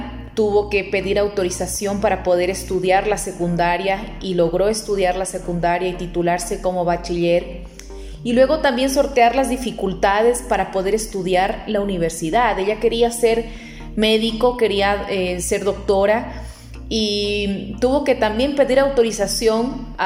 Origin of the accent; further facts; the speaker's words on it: Loja, Ecuador; born there; La provincia tiene el mismo nombre, la provincia de Loja, es una provincia fronteriza con Perú. Yo nací en la capital provincial, nací en Loja